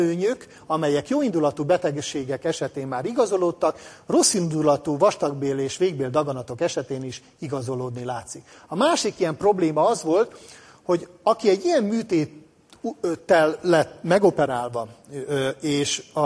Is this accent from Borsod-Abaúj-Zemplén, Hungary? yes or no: no; Szeged, Csongrád-Csanád, Hungary; Én, mint szegedi, és azt hiszem minden szegedi büszke arra